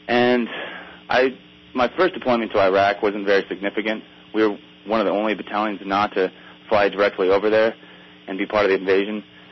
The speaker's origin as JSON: {"language": "English", "town": "Walnut Creek", "region": "California", "country": "United States", "tie": "born or raised there", "said": "Well, I grew up in Walnut Creek, which is a pretty well-to-do city in the East Bay"}